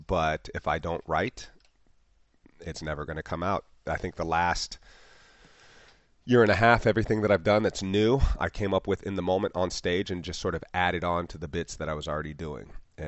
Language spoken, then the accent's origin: English; Yellow Springs, Ohio, United States; I worked with her first time about 2 years ago in my hometown of Yellow Springs